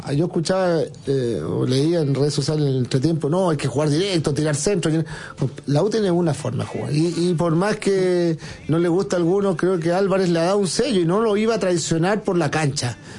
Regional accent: Uruguay; Siendo uruguayo, todo lo que quieras, pero pesan igual.

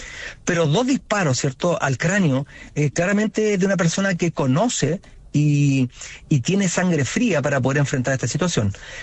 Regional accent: Chile; la capacidad de asombro que estamos teniendo como sociedad chilena

